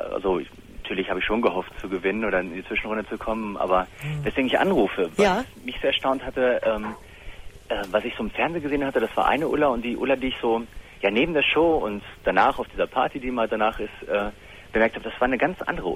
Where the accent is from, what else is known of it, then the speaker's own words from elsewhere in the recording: North Rhine-Westphalia, Germany; ich komme auch aus dem Ruhrgebiet